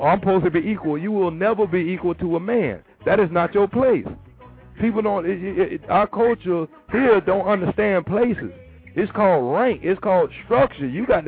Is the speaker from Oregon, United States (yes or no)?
no; Florida, United States; I ain't from Florida, though. I'm from Florida, but I ain't from Florida, dog.